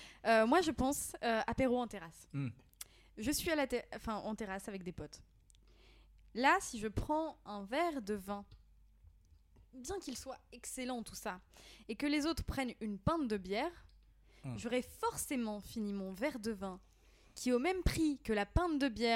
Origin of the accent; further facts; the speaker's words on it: Hauts-de-France, France; now in Lille, France; depuis quelques années, je vis à Lille. Et c'est vrai que, et de toute manière, j'étais au courant avant. J'avais vécu avant, je viens de Picardie.